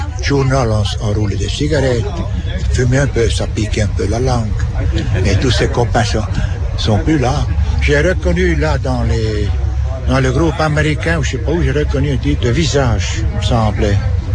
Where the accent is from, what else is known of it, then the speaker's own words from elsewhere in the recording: Burgdorf, Bern, Switzerland; moved away as an adult; le 16 décembre 36, je suis parti de Burtorf, c'est dans l'Emmental, près de Berne.